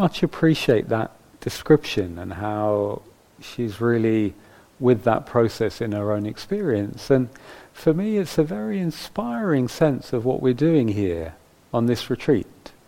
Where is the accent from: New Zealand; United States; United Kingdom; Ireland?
United Kingdom; London; now in Nottingham, United Kingdom; I grew up in London and I now live in Nottingham